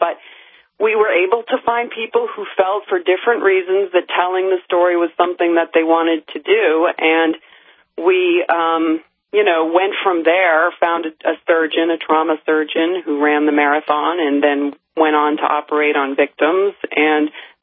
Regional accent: Massachusetts, United States; I grew up here near Boston

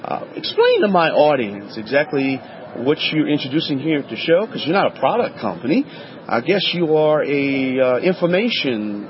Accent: Louisiana, United States; you're listening to Home Talk USA

